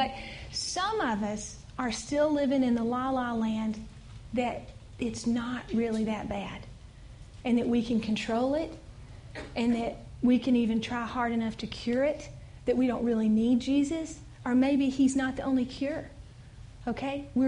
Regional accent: the South, United States; Growing up in the South, lice had a stigma, okay?

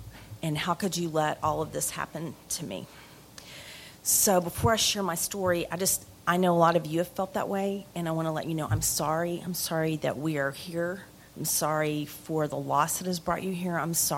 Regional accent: Dallas, Texas, United States; I grew up here in Dallas

